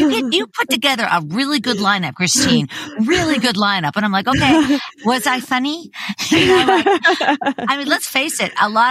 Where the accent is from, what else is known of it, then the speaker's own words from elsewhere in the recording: Pittsburgh, Pennsylvania, United States; I'm from Pittsburgh, Pennsylvania.